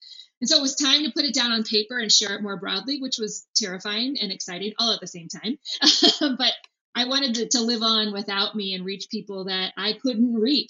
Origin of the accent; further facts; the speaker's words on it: Chicago, Illinois, United States; you know, I grew up in Chicago, so I'm growing up on the Great Lakes.